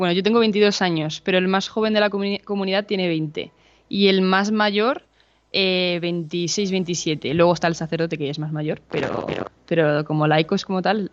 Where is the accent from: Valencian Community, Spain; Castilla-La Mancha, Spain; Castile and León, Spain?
Castile and León, Spain; Ávila; Yo vengo de Ávila.